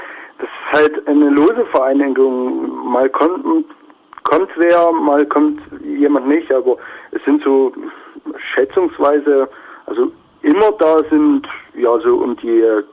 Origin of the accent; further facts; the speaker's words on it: Chemnitz, Saxony, Germany; Ja, ich komme aus Karl-Tux-Stadt.